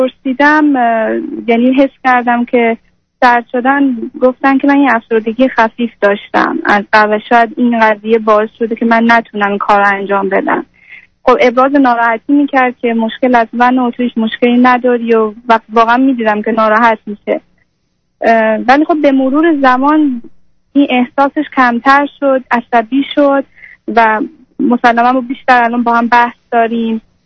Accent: Iran; moved away; من از ایران که اومدم اینجا، شهری که من دانشجو هستم با شهری که ایشون کار میکرد متفاوت بود.

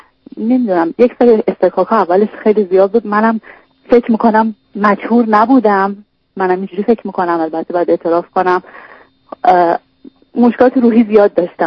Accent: Iran; moved away as an adult; now in Canada; من ازدواج کردم، از ایران اومدم به کانادا.

